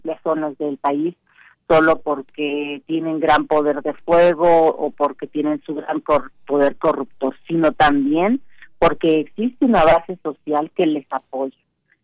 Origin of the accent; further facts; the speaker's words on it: Mexico; yo creo que es importante que reflexionemos como sociedad y como mexicanos acerca del apoyo social que se le da a la delincuencia